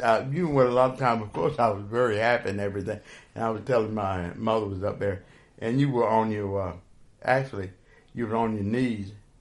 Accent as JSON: {"language": "English", "region": "the South", "country": "United States", "tie": "born or raised there", "said": "by growing up in the South, I didn't start dealing with the other race of people other than once I left home."}